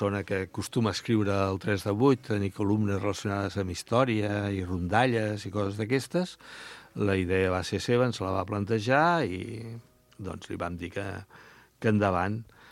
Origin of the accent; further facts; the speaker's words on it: Catalonia, Spain; no som de l'Anoia, o no som del Garraf, no, som del Penedès